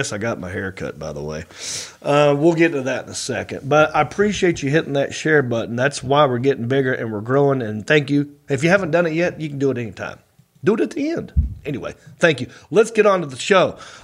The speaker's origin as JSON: {"language": "English", "town": "Hickory", "region": "North Carolina", "country": "United States", "said": "That's right, I am from Hickory and I'm happy about it."}